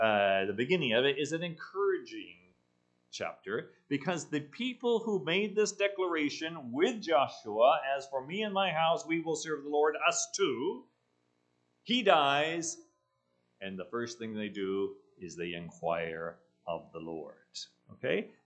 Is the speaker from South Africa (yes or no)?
yes; South Africa; It's apartheid much worse than the apartheid I grew up with in South Africa.